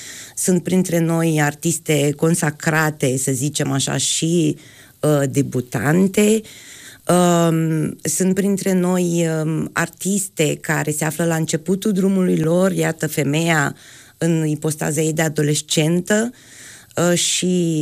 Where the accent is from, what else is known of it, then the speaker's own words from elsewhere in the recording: Iași, Iași County, Romania; Noi suntem 8 artiste din Iași